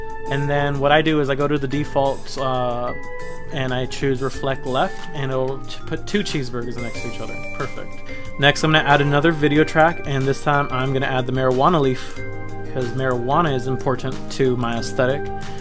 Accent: United States; Because as we all know, I am American, and I eat all my feelings away.

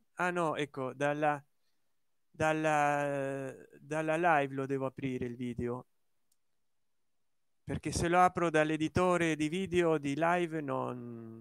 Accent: Apulia, Italy; born there; now in Como, Italy; ma sono nato in Puglia, bellissima anche la Puglia.

